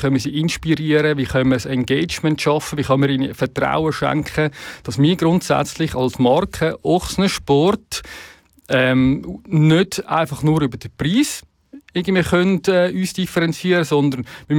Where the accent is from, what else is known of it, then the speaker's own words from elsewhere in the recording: Pfäffikon, Switzerland; das Sedam-Center in Pfäffiken, Schweiz, wo ich aufgewachsen bin.